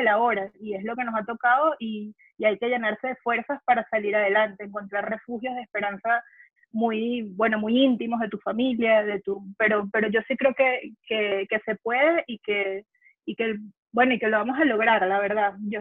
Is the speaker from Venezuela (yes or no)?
yes; Venezuela; Yo reclamo mi nacionalidad y me voy para allá, por mi tierra. Pero yo sí creo que los venezolanos tenemos mucho para trabajar